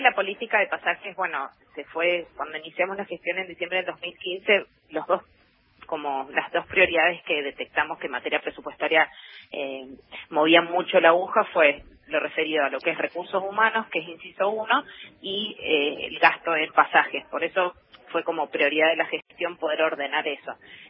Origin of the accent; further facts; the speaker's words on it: Mendoza, Argentina; De Mendoza.